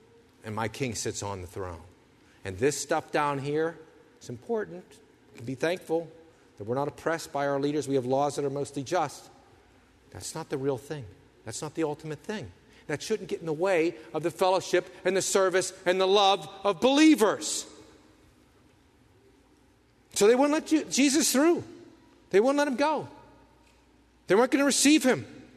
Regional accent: Pennsylvania, United States; I was born in Western PA, lived in Western PA all my life.

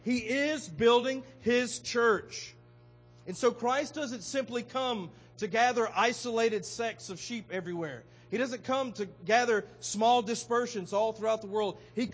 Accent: the South, United States; I grew up in the South. I saw it.

